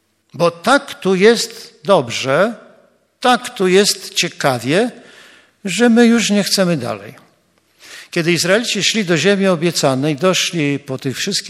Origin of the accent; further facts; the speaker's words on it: Gdańsk, Pomeranian Voivodeship, Poland; bo jestem z Gdańska